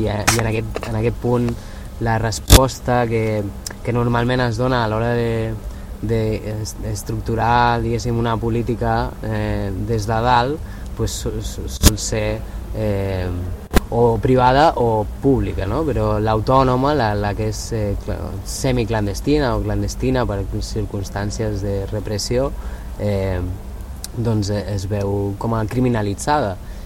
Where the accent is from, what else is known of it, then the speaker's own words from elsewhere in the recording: Balearic Islands, Spain; pues som dos mallorquins que estem acollits per a aquest rectorat ocupat